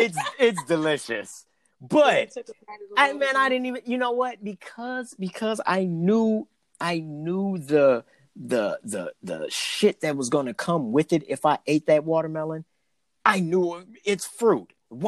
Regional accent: United States; being a black male growing up in America, a lot of that shit that Dave put out there, I can relate to.

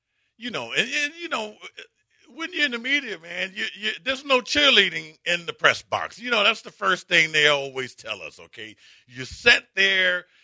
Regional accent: Houston, Texas, United States; Well, you know, I'm from Houston.

